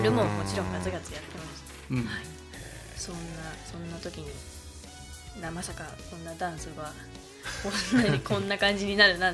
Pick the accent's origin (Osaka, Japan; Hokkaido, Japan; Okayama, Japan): Okayama, Japan; Mabi; 私の地元がマビーで